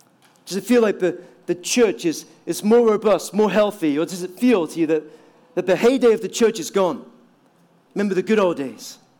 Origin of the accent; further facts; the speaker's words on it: Aberdeen, Scotland, United Kingdom; the city I grew up in Aberdeen